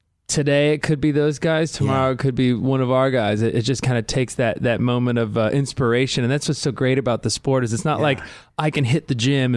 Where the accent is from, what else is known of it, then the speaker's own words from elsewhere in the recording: San Diego, California, United States; I'm from like San Diego area.